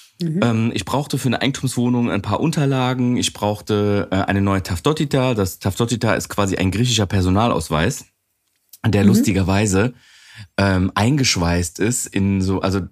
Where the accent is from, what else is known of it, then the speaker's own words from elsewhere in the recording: Cologne, North Rhine-Westphalia, Germany; born there; Und dann, wo ich geboren bin, in Colonia Germanias.